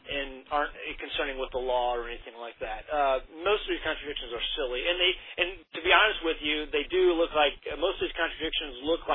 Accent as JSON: {"language": "English", "town": "St. Louis", "region": "Missouri", "country": "United States", "tie": "born or raised there", "said": "Born and raised in St. Louis, Missouri. I was raised in the Baptist Church my whole life."}